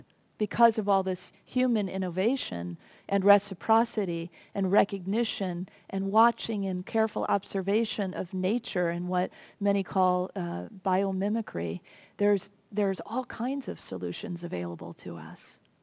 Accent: Chicago, Illinois, United States; When I was growing up in Chicago, my grandparents and extended family lived in Fort Wayne, Indiana, about 3 hours away by car.

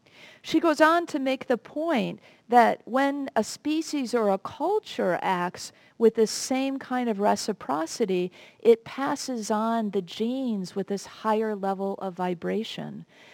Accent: Chicago, Illinois, United States; When I was growing up in Chicago, my grandparents and extended family lived in Fort Wayne, Indiana, about 3 hours away by car.

